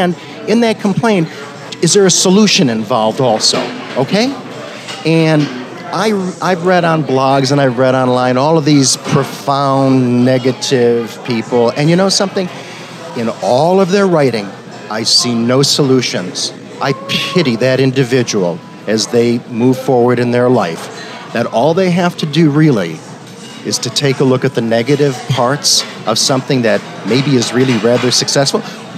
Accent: Las Vegas, Nevada, United States; Oh, I just say I'm from Las Vegas.

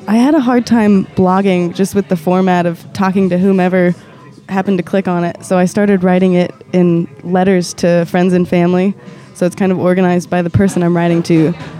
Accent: Las Vegas, Nevada, United States; One thing that I always tell people about growing up in Las Vegas, we went to see a lot of music, and for pretty cheap, too.

